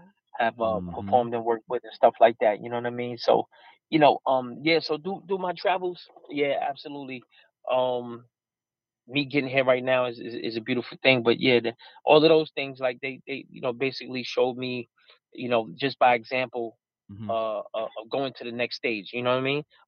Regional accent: Bronx, New York, United States; But I'm definitely an MC at heart because I come from the Bronx

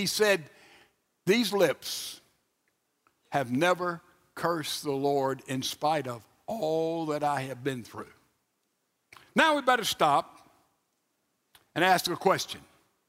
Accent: Mississippi, United States; I'm from South Mississippi, and there in the bucolic area of this nation where I was brought up

